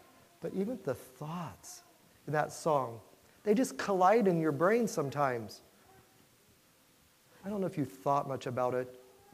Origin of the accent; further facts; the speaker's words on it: Kokomo, Indiana, United States; I came from Kokomo, Indiana.